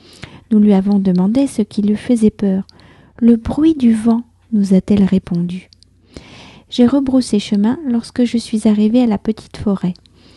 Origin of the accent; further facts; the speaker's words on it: France; je suis française, j'habite près de Paris